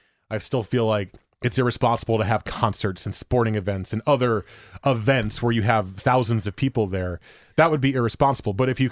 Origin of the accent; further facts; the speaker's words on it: Teaneck, New Jersey, United States; And my hometown, Teaneck, is a hotspot. There's a lot of Orthodox Jews there, and a lot of Orthodox Jews, you know, they're in large groups.